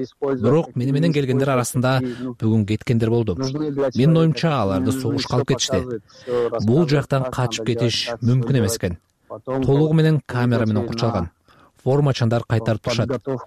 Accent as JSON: {"language": "Kyrgyz", "town": "Osh", "region": "Osh Region", "country": "Kyrgyzstan", "tie": "born or raised there", "said": "Мен өзүм Ошто төрөлүп өскөм. 3 жашымда Оштогу балдар үйүнө түшкөн экенмин."}